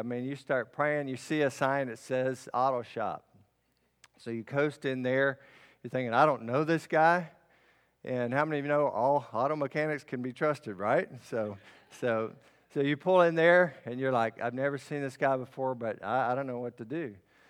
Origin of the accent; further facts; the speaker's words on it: Lubbock, Texas, United States; I'm from Lubbock, Red Raiders. Any Red Raiders out there?